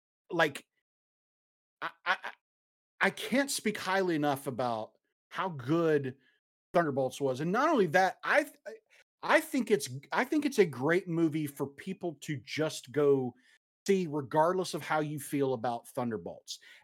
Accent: Huntsville, Alabama, United States; My hometown minor league baseball team, the Rocket City Trash Pandas.

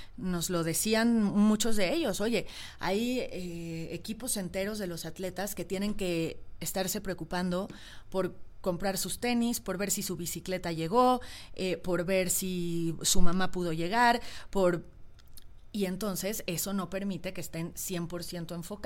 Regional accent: Mexico

